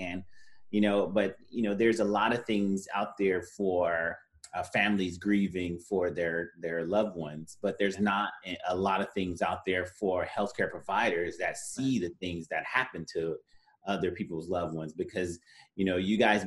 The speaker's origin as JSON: {"language": "English", "town": "Los Angeles", "region": "California", "country": "United States", "tie": "born or raised there", "said": "I grew up in the South Central Los Angeles, so it's a pretty rough area of L.A."}